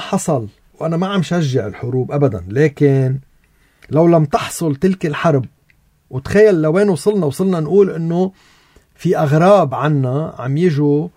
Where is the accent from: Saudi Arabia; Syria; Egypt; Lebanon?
Lebanon; نحن كلبنانيين